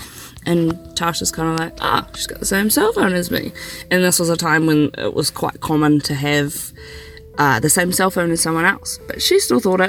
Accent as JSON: {"language": "English", "region": "Nelson", "country": "New Zealand", "said": "and I'm from Nelson, New Zealand."}